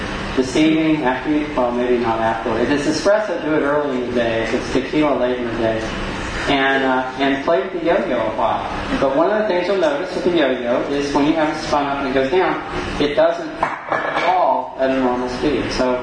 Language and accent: English; the South, United States; I grew up in the South, so we say it takes a crack load of energy to get it spinning.